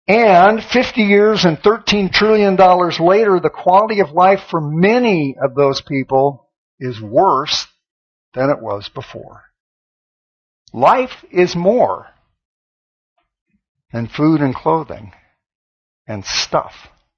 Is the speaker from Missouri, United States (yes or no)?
yes; Monroe City, Missouri, United States; I lived kind of in the south, in south central Missouri when I was growing up in Monroe City.